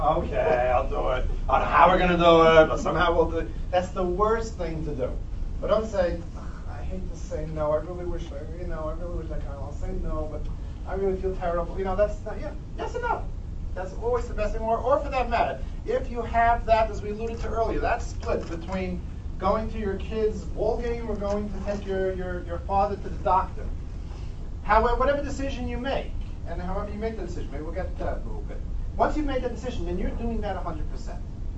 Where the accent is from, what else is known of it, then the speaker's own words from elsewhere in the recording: New York, United States; I'm a New Yorker, so it's not a stop in the subway.